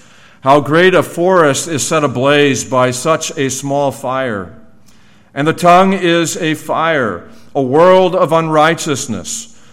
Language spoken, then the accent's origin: English; Illinois, United States; I grew up near Chicago, and every October 8th, we commemorated in the Chicagoland area the Great Chicago Fire of 1871.